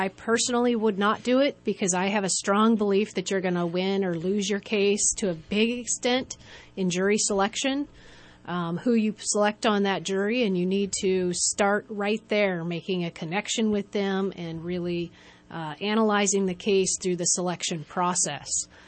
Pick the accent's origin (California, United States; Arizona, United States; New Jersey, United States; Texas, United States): California, United States; also born or lived in Alaska / Nebraska; I was raised in the military family in the Air Force, so we moved all over the United States, lived in Alaska, Nebraska, on the East Coast. We ended up here in California when I was about 11 years